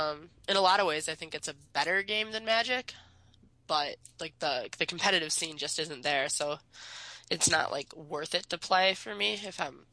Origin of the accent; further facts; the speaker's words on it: Michigan, United States; I went to college in Penn State. I grew up in Michigan. It's, like, 8 hours away from home.